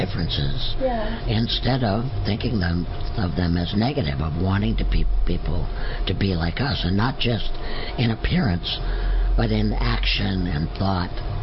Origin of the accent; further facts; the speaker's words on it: Los Angeles, California, United States; I was born in Southern California, in Los Angeles. So it's about as far away from dairy farms as you can get. And I lived there most of my life and most of my young life.